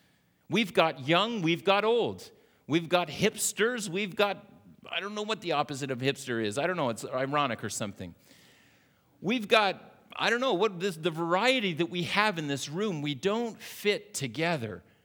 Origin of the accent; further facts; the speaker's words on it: Canada; That's my badge of honor as a Canadian.